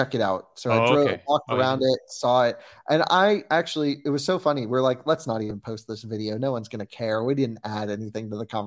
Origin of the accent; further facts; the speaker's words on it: United States; Europeans don't seem nearly as excited about it as I am as an American